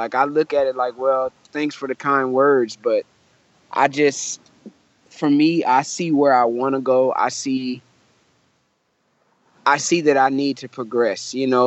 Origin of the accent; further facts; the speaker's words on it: Flint, Michigan, United States; And I'm like, "Oh, you know, I'm from Flint, Michigan."